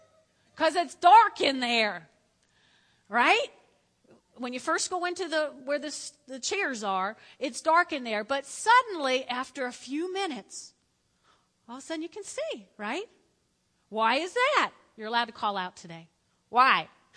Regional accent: New Jersey, United States; Now, listen, I grew up in North Jersey.

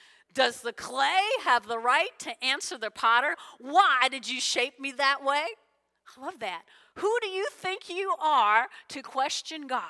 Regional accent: New Jersey, United States; So when I grew up in Jersey, maybe you get old, you just forget it, but it was like living the dream.

